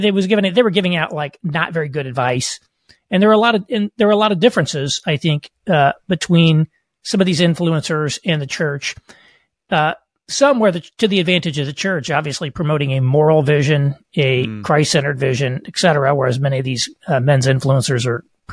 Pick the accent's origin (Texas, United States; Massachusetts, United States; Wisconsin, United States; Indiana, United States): Indiana, United States; You know, again, I grew up in rural southern Indiana. I'm actually from Catholic peasant stock on both sides of my family, German and Sicilian, and I was baptized Catholic